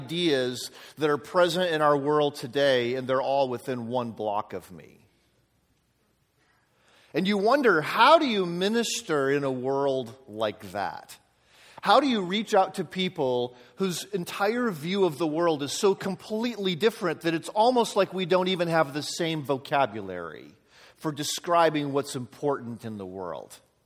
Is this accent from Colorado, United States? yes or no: yes; Colorado, United States; I'm from Colorado. In fact, I live in a little town called Manitou Springs, which is right at the foot of Pikes Peak.